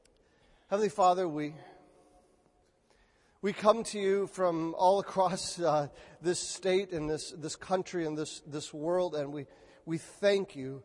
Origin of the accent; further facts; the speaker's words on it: Lansing, Michigan, United States; also born or lived in Detroit; I grew up in Michigan. I was born in Detroit. And on the day after Christmas, I remember this as just a four-year-old packing my things.